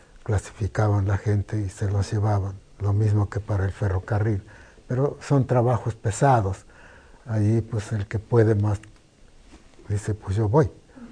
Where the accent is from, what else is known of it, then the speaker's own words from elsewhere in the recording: Chalcatongo, Oaxaca, Mexico; Regresamos a Chalcatongo y allí cada quien se fue a donde pudo, es decir, a trabajar. Yo me vine para la ciudad de Oaxaca, que es la capital del estado